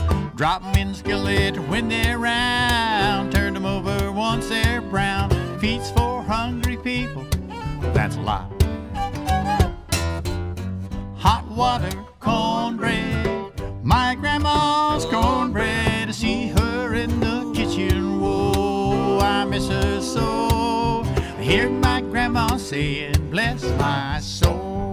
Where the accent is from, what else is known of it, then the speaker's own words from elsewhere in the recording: New Mexico, United States; I grew up in New Mexico. I was born and raised and actually never left until I got out of college.